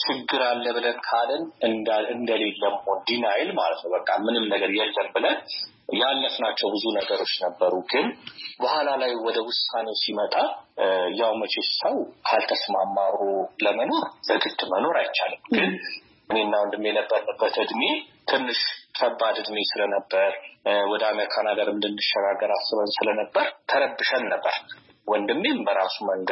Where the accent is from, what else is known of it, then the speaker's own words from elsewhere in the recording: Addis Ababa, Ethiopia; የተወለድኩት አዲስ አበባ ነው።